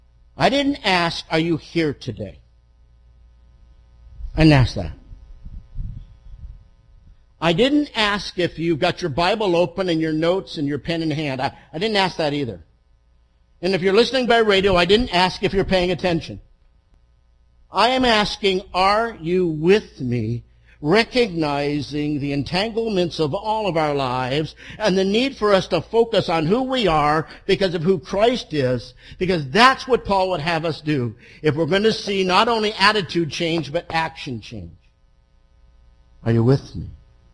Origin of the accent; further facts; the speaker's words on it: United States; I'm of Italian descent. I'm an American.